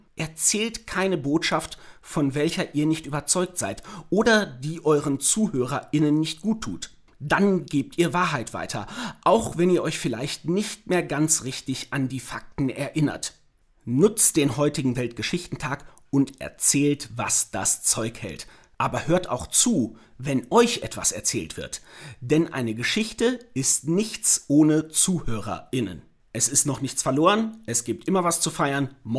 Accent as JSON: {"language": "German", "region": "North Rhine-Westphalia", "country": "Germany", "said": "Meine Oma, so sagt man das bei uns im Sauerland, Oma, 2 M und hinten noch ein H."}